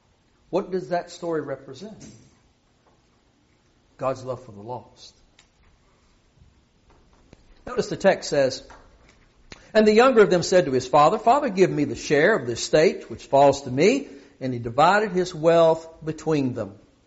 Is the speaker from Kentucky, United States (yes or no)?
yes; Kentucky, United States; But when I grew up in Kentucky, I had relatives that raised hogs.